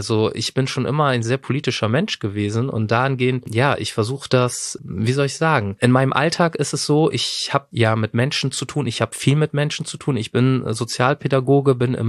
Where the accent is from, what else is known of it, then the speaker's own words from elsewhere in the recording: Germany; weil ich bin ja Deutscher.